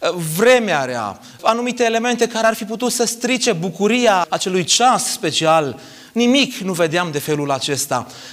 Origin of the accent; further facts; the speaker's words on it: Arad, Arad County, Romania; îmi doream din toată inima că voi fi cel mai credincios tânăr pe care l-a văzut Aradul. Sunt arădean la origine.